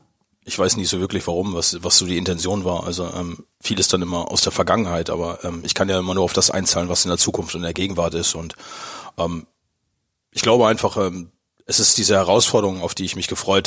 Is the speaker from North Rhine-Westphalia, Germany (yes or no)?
no; Osnabrück, Lower Saxony, Germany; Bin dann doch zur Welt gekommen im Landkreis, aber das war der Gründe, dass das Krankenhaus da stand. Und sonst bin ich Osnabrück durch und durch. Also es ist meine Heimat.